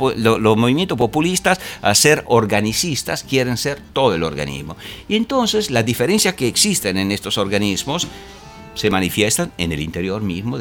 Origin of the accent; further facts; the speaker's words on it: Italy; Yo vengo de Italia, hemos tenido 20 años de berlusconismo, y sé bien qué significa.